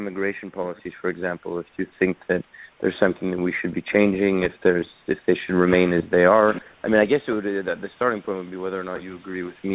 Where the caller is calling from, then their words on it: Montreal, Quebec, Canada; I'm calling from Montreal.